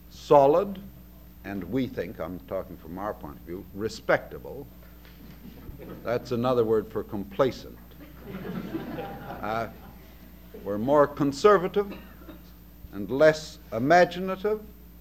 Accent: Canada; because you think the New Zealanders are rather like us, only being Canadian.

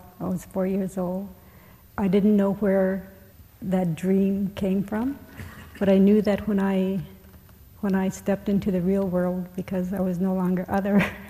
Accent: Inuvik, Northwest Territories, Canada; Growing up in Inuvik, kids always got picked to go on different events

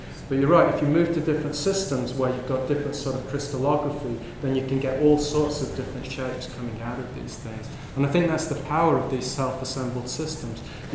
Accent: United Kingdom; but I'm British and we like to be miserable a lot of the time.

